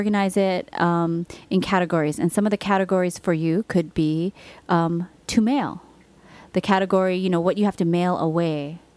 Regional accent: Hawaii, United States; because both of us are born and raised in Hawaii. All of our family is still in Hawaii.

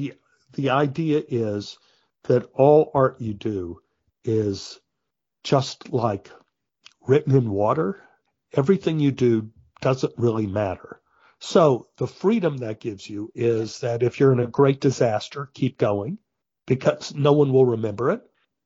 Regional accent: Dallas, Texas, United States; It's like when I grew up in Oak Cliff, which is like 30 miles outside of Dallas, there were a lot of bullies in my neighborhood.

